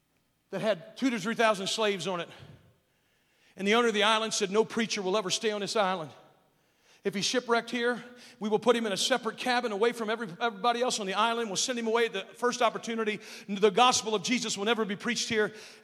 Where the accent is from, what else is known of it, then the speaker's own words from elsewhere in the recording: West Virginia, United States; I'm from West Virginia. We just get sweaty, folks.